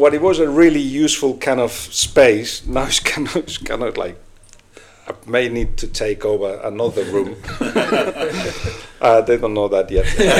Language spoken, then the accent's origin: English; Barcelona, Catalonia, Spain; I love the sea because I'm from Barcelona, so all you can see, one side is the mountains, the other one is the sea.